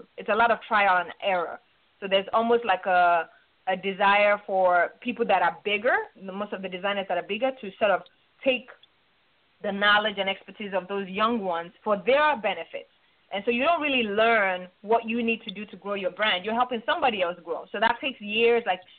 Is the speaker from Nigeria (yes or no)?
yes; Nigeria; now in Chicago, United States; growing up in Nigeria, I got teased, like, for being skinny.